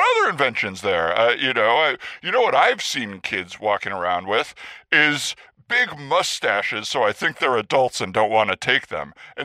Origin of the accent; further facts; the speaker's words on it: United States; born there; No, I was born in the United States.